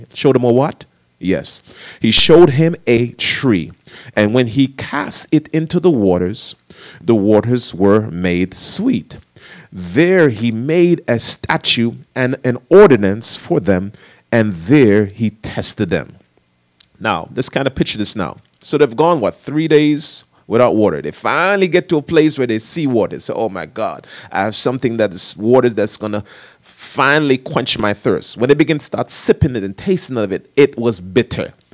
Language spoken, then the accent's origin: English; Jamaica; Growing up in Jamaica, where you hear the tambourine and the old mothers is just going off in the tambourine.